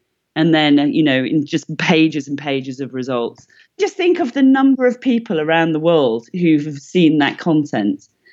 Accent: Wales, United Kingdom; I'm from Wales

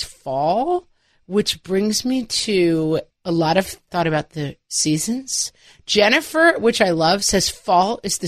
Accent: Ireland; I'm a bog person genetically. I belong in like a wet, marshy place. I'm just an Irish bog person to my core.

